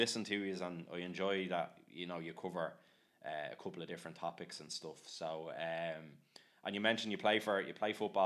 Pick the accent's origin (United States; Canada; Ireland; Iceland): Ireland; So we like chatting football, we're Irish, we like having alcohol.